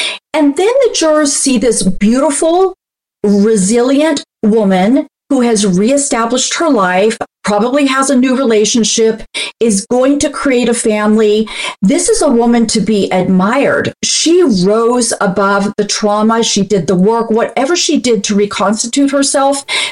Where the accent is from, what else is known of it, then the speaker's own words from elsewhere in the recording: New York, United States; like I'm saying as a New Yorker, New Yorkers are smart.